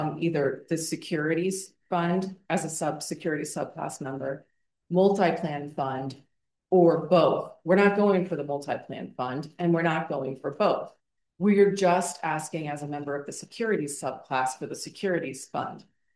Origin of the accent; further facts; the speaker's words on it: Iowa, United States; Well, there you go. I'm from Iowa. We got the Big Ten covered.